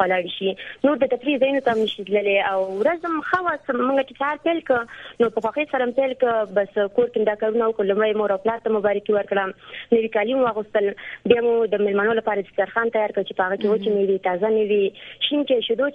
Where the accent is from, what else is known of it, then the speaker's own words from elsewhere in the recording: Kunar, Afghanistan; زه د افغانستان نه یم د کونړ ولایت څخه.